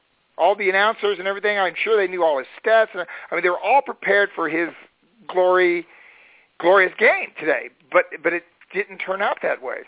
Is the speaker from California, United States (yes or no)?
no; Cocoa Beach, Florida, United States; also born or lived in Alton, Illinois; I was 5 years old, and we moved to Florida from Illinois. I was born in Alton, Illinois. But I don't have any really memories of that. Basically, all my childhood was in Florida.